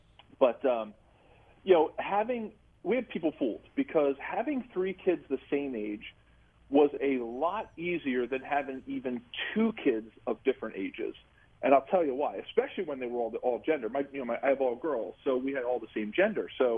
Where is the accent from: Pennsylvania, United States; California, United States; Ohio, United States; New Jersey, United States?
Pennsylvania, United States; Philadelphia; No, I grew up in the Philadelphia area, and, you know, my time in Kansas City was the best time of my wife, Jennifer, and I's life.